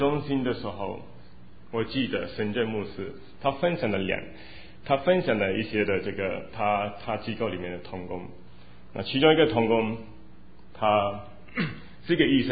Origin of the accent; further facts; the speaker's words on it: Malaysia; moved away; 我们怎么一路来神怎么带领我们就是从我们从马来西亚过来到现在为止